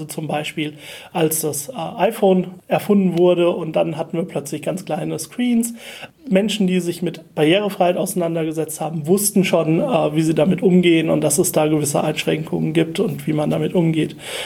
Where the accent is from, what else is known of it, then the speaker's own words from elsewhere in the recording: Germany; now in Vienna, Austria; ich bin ein Deutscher in Wien und ich kenne niemanden